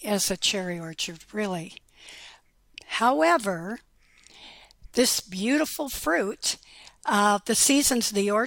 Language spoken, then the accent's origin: English; Olympia, Washington, United States; I grew up in Olympia on this side. So I consider myself one of those rare birds that not only has lived on both sides of the Cascades